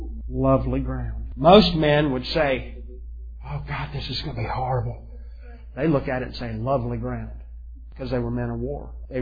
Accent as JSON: {"language": "English", "region": "the South", "country": "United States", "said": "because I'm a Southerner, okay?"}